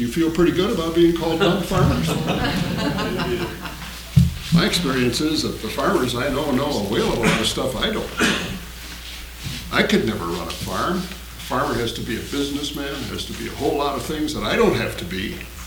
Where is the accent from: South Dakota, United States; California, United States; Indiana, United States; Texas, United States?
South Dakota, United States; It's sort of the way Minnesotans feel about my home state, South Dakota.